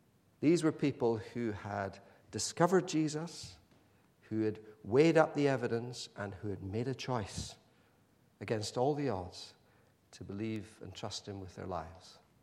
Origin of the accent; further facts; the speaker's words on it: Pakistan; When I was a child growing up in Pakistan